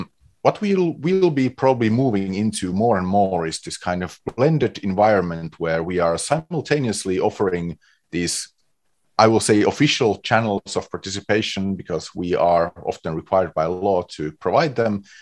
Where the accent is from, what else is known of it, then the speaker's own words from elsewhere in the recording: Finland; I come from Finland.